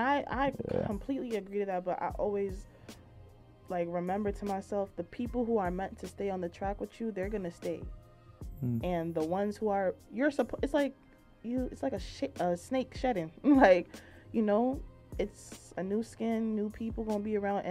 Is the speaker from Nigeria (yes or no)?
yes; Nigeria; It's like, I'm from Nigeria, so our names have a lot of meaning to us.